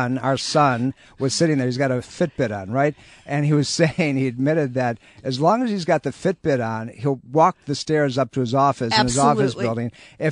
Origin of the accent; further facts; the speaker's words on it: Jamestown, New York, United States; moved away as an adult; You know, I grew up in Jamestown, New York, as the bird flies about 65 miles south of Buffalo, New York.